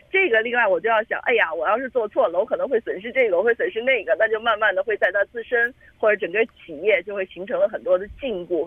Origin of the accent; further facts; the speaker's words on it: China; 这也很符合我们中国人的一句老话，是不是？